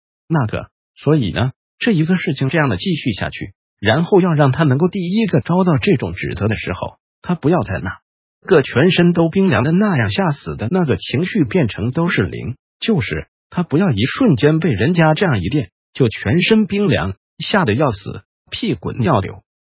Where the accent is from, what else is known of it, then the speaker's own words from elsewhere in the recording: Taiwan; 我们台湾人其实平常的心上